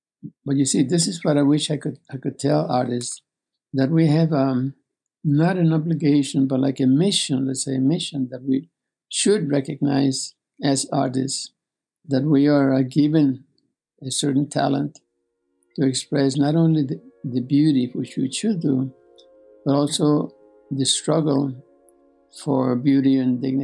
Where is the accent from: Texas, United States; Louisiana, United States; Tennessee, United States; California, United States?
Texas, United States; Beaver; In my hometown of Beaver, Texas, we had a killer sheriff